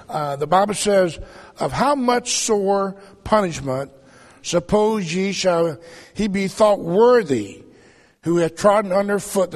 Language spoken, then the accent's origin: English; Georgia, United States; now in Massachusetts, United States; But I'm originally from Georgia, and I moved to Massachusetts about 41 years ago.